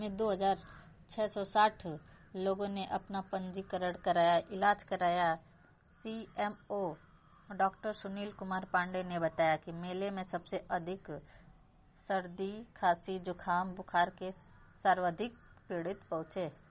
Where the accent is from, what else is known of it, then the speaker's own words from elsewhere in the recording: Marda, Uttar Pradesh, India; ग्राम post मर्दा जिला गाजीपुर की रहने वाली हूँ।